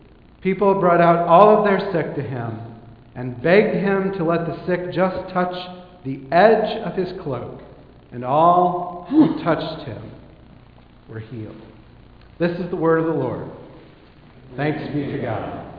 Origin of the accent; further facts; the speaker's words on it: Michigan, United States; I come from Michigan. In my part of Michigan, you can literally count the days on one hand that are sunny between October 15 and Easter